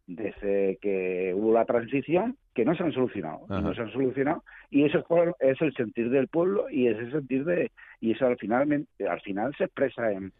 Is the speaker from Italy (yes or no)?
no; Extremadura, Spain; nosotros somos extremeños, esta es nuestra cultura y vamos para adelante con ella.